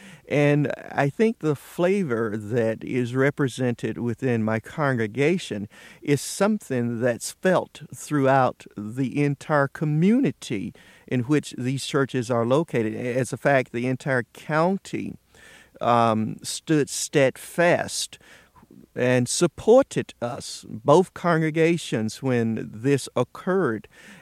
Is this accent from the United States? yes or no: yes; Roxboro, North Carolina, United States; Roxboro, North Carolina, a little city outside of Durham.